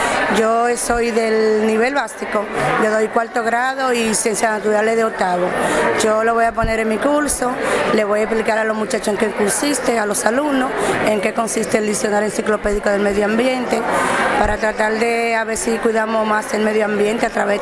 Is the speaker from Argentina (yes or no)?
no; Mexico; Soy enciclopédico mexicano de medio ambiente.